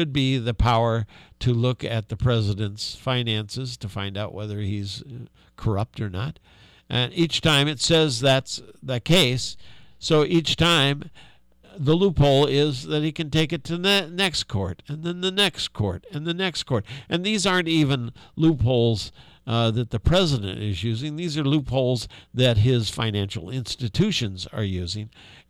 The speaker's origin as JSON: {"language": "English", "town": "South Bend", "region": "Indiana", "country": "United States", "tie": "born or raised there", "said": "And I was raised in South Bend, Indiana. My high school was about 30% African American."}